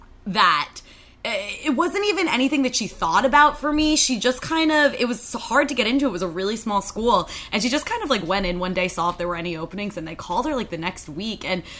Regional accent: Yardley, Pennsylvania, United States; I grew up in Yardley, Pennsylvania.

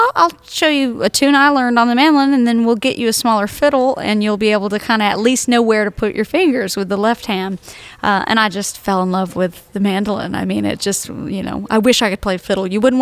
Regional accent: Tennessee, United States; About 2 hours northeast of Nashville, and the country, just a small little town, less than 1,000 people.

